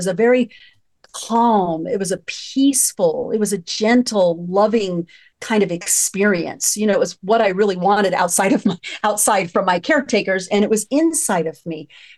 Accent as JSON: {"language": "English", "country": "United States", "tie": "born or raised there", "said": "I can only speak for the culture in which I grew up in the American culture, primarily and specifically in the Latino culture."}